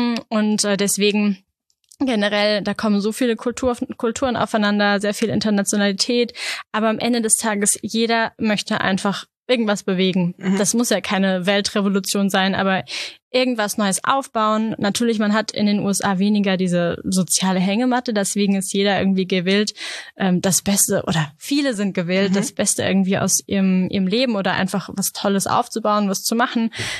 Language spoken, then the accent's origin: German; Germany; Meine Co-Founder, jemand aus, also ein Mexican-American und jemand aus Japan und dann ich als Deutsche, wir waren wirklich grundunterschiedlich.